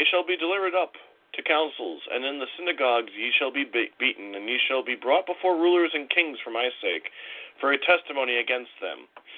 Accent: Wisconsin Rapids, Wisconsin, United States; born there; but the town that I was born in, Wisconsin Rapids, has changed so much since I was a child.

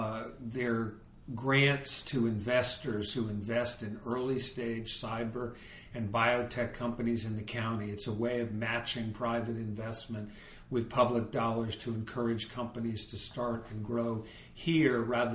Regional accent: New Hampshire, United States; I had a great opportunity as a kid growing up in New Hampshire to see elected officials at the grassroots level

